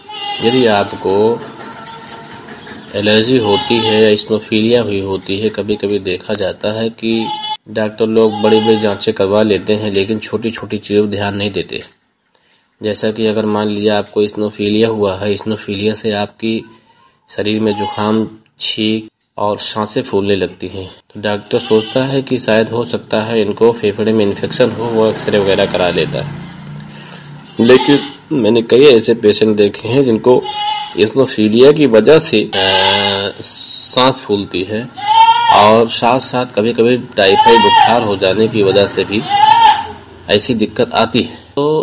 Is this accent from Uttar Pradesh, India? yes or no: yes; Narharpur, Uttar Pradesh, India; आज आपको सभा पिकौरा नरहरपुर जिला सुल्तानपुर उत्तर प्रदेश का रहने वाला हूं।